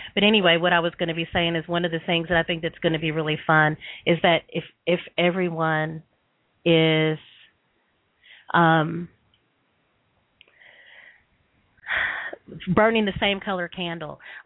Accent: Tennessee, United States; also born or lived in Massachusetts; Okay. Well, I grew up in Tennessee.

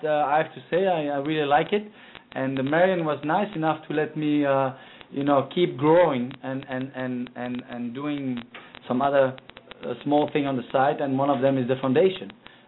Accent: Belgium; Originally, I'm from Belgium. As you know, Belgium is a very, very small country.

